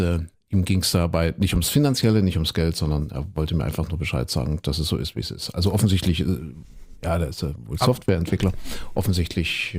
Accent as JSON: {"language": "German", "region": "East Germany", "country": "Germany", "said": "ich bin ja ein Kind der DDR, Christine auch"}